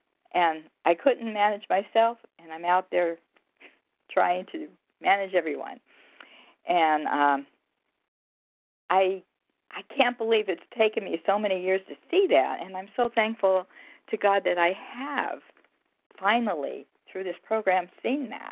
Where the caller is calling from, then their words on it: Pennsylvania, United States; I'm calling from Pennsylvania